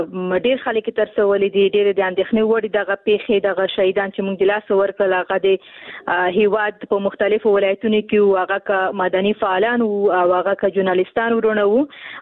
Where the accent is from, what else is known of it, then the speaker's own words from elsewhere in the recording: Afghanistan; په افغانستان کې جنگ دی او تقریبا موږ په جنگ کې پیدا شو ویو په جنگ کې را لوي شوی یو